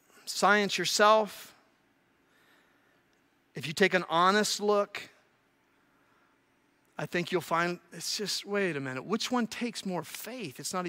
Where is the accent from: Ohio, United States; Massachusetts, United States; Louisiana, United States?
Ohio, United States; Newark; I'm from Newark, Ohio, so this really appeals to me.